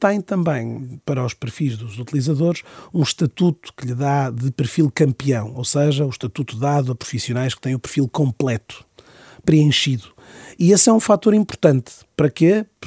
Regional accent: Viana do Castelo, Portugal; Viena do Castelo, de onde eu sou natural, de onde eu resido atualmente

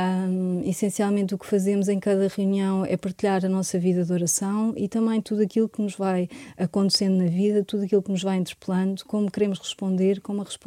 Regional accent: Lisbon, Portugal; Sempre vivi, nasci aqui, sempre vivi em Lisboa

